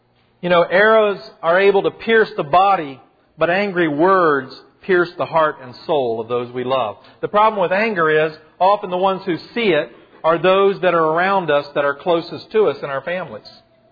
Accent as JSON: {"language": "English", "region": "Kentucky", "country": "United States", "tie": "born or raised there", "said": "You remember when I was a little boy growing up in Kentucky on the childhood public schools"}